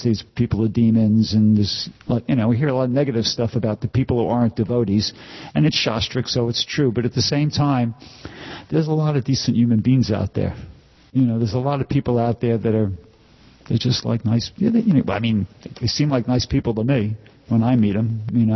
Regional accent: New York, United States; I mean, I'm from New York, okay? I joined in New York in 73, so I know what a good Harinam spot is

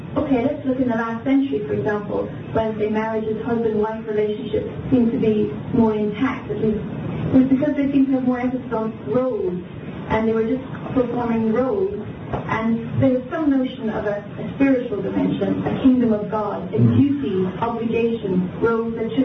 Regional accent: Ireland; Why is it that I don't like Irish jokes? Because I identify so much with being Irish

